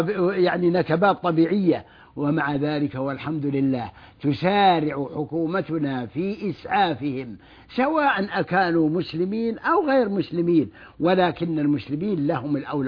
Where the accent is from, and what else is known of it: Saudi Arabia